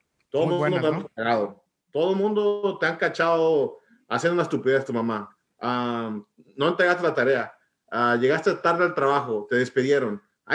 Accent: Whittier, California, United States; De cómo crecimos ahí en Whittier, California, todo calmado

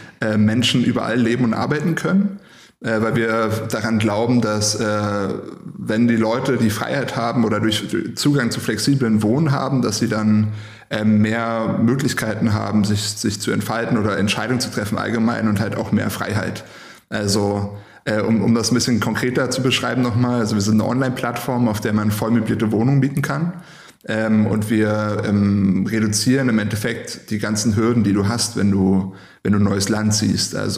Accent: Berlin, Germany; ich komme gebürtig aus Berlin, bin hier aufgewachsen, habe studiert, habe hier meinen ersten Job gehabt, zwei Firmen gegründet, habe mich hier verlobt.

